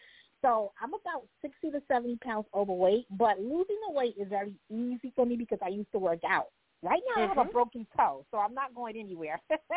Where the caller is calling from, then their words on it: New York, United States; I'm calling from New York.